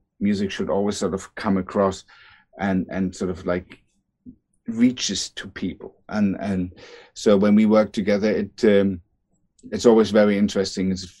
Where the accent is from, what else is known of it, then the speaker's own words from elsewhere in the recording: Berlin, Germany; Well, I grew up in East Berlin.